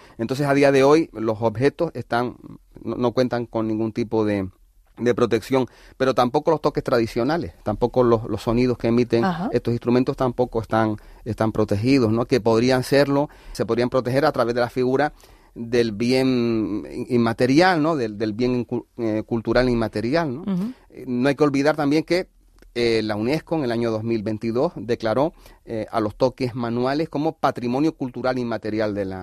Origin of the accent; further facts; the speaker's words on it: Teror, Canary Islands, Spain; Estoy hablando ahora de Teror, que es el lugar de donde vengo yo.